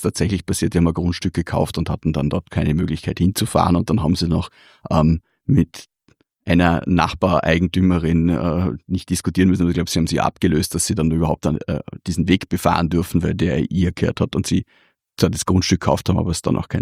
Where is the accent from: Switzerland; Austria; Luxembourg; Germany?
Austria; Feldkirch, Vorarlberg; In meiner Heimatstadt in Velkirch gibt es da ein schönes Beispiel